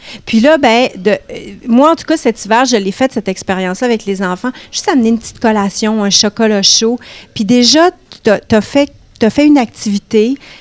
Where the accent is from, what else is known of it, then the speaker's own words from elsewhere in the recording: Quebec, Canada; Je suis saguenéenne.